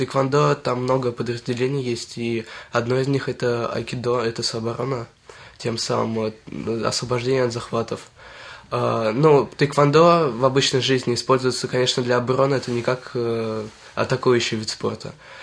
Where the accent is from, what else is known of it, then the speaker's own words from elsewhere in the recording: Zhukovsky, Moscow Oblast, Russia; Я из Жуковского.